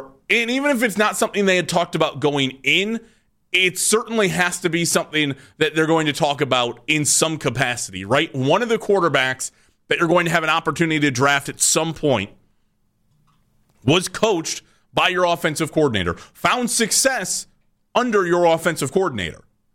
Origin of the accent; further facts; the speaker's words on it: Cleveland, Ohio, United States; I'm from the Cleveland area, but I'm not from the actual city of Cleveland, right?